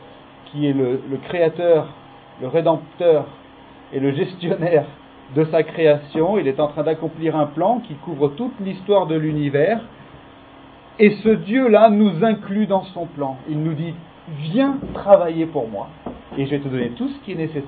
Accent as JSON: {"language": "French", "town": "Vénissieux", "region": "Auvergne-Rhône-Alpes", "country": "France", "tie": "born there", "said": "C'est pas moi qui ai choisi de naître ici, moi je suis né à Vénissieux, là, voilà, il y a 36 ans."}